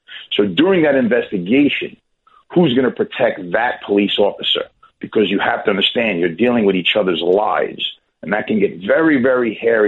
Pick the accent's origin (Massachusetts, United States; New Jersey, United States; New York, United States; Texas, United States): New York, United States; Brooklyn; Biracial, born and raised in Brooklyn, still live in New York City. Retired New York City police officer.